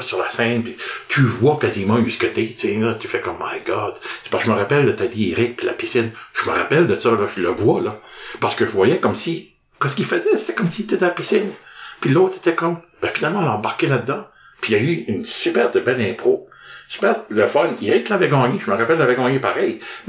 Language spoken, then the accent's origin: French; New Brunswick, Canada; accent: Acadian Peninsula; Ah ben là j'ai mon accent péninsule acadienne